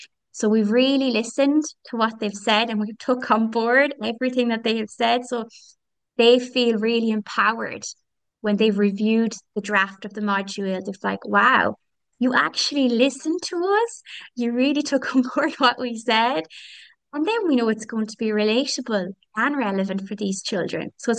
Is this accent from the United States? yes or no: no; Tuam, Connacht, Ireland; I'm from Tuam, which is a town just outside of Galway City